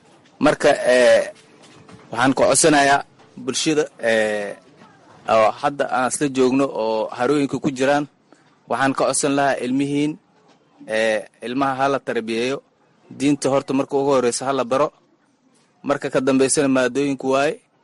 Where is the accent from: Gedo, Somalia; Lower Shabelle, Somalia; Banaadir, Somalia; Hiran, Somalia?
Gedo, Somalia; Bardheera; moved away; Waxaan ka soo qaxnay Bardheera, tuuladeeda meel la dhahay Warharan la dhahay aan kasoo qaxnay.